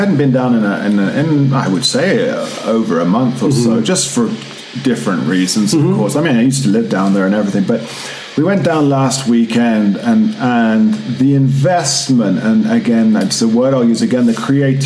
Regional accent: England, United Kingdom; they could tell, obviously, that I am not Colombian, and spoke to me in English. And I said, where are you from? And I said, England.

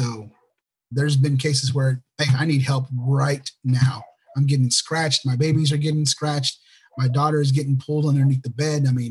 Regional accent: Lebanon, Oregon, United States; now in Temple, United States; I'm based out of Temple, Texas. We are originally from Oregon, from Lebanon, Oregon.

